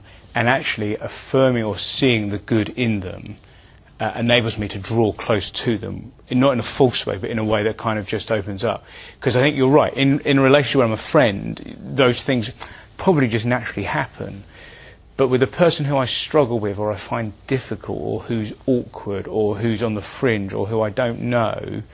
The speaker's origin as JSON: {"language": "English", "country": "United Kingdom", "said": "whereas our reservedness as British, I think, just keeps us from."}